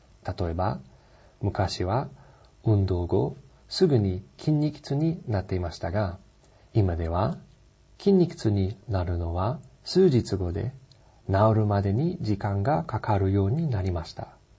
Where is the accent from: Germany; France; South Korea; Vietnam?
Germany; Japanese is a second language; now in Japan; ドイツにある私の実家では3世代が同じ家に住んでいました。私と姉、両親、そして父方の祖父母です。